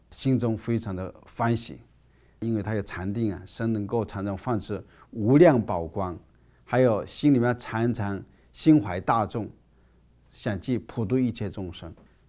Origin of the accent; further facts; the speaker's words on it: China; 或是作为一个中国人呢，我们都要感恩先人